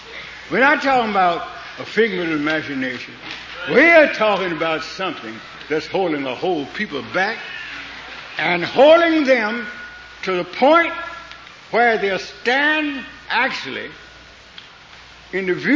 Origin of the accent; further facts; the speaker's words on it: the South, United States; I'm from the South. We call them crackers.